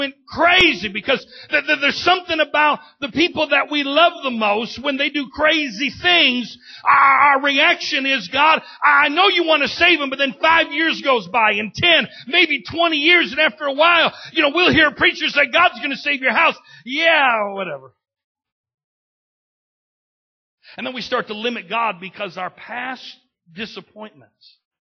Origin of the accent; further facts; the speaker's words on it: Bay City, Michigan, United States; You know, my hometown, Bay City, very, very, very blue collar, you know, whole GM territory.